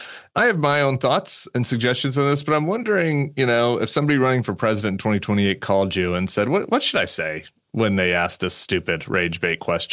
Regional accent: Colorado, United States; when I was growing up in Colorado.

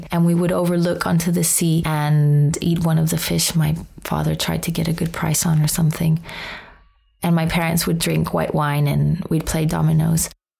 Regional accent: Madrid, Community of Madrid, Spain; I grew up in Madrid, and Madrid's closest beach is about 4 hours away, at least back then when the highways were not as good. I always felt a bit suffocated because it's bang in the middle of the country.

